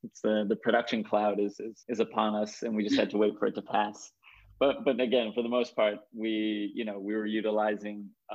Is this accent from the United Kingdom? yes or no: no; Israel; And I grew up in Israel and both, you know, exposed to American cinema and then also European cinema.